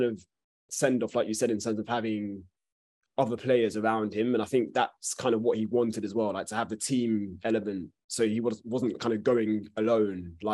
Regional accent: London, United Kingdom; we're both born and bred in London

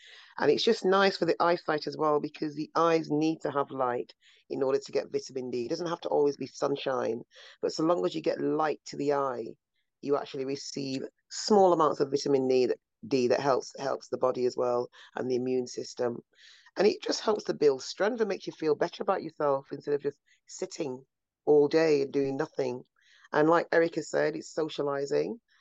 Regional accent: Manchester, North West England, United Kingdom; I'm from Old Trafford in Manchester, Greater Manchester.

